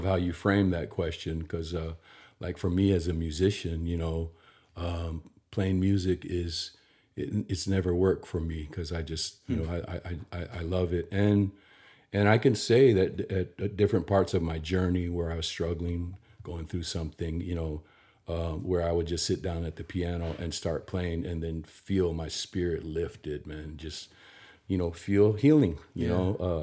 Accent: American Samoa; now in Franklin, United States; we grew up in American Samoa, which is a tiny island, 2000 miles south of Hawaii.

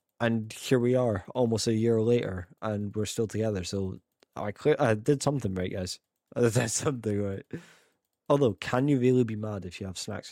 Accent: Edinburgh, Scotland, United Kingdom; I am Scottish, I'm from Edinburgh

